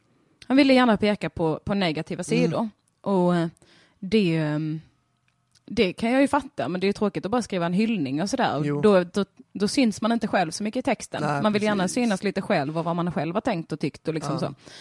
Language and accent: Swedish; Skåne, Sweden; accent: Scanian; Mitt fullt rörliga, underbart rörliga ansikte. Och min sjungande skånska då